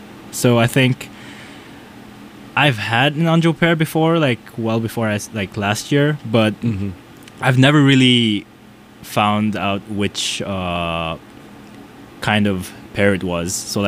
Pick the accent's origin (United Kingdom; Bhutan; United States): Bhutan; I'm a senior at Tufts. I hail from Bhutan, the Kingdom of Bhutan.